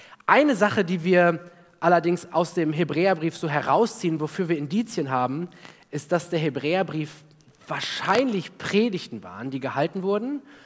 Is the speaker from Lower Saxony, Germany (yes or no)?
yes; Osnabrück, Lower Saxony, Germany; dass das nur 20 Kilometer von dem Ort entfernt ist, wo ich aufgewachsen bin, nämlich Osnabrück, das vielleicht mehr Leute von euch kennen. Da bin ich aufgewachsen, 19 Jahre meines Lebens gelebt.